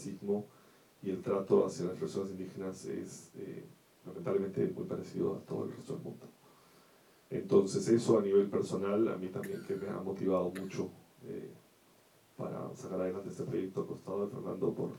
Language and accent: Spanish; Lima, Peru; born there; mi familia y mi papá son de Puno y Arequipa, también del sur del Perú, pero yo nací en Lima